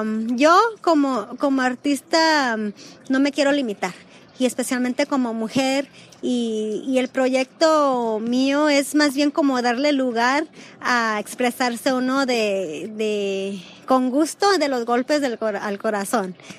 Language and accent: Spanish; Mexico; yo creo que como mexicanos nos expresamos mucho de la alegría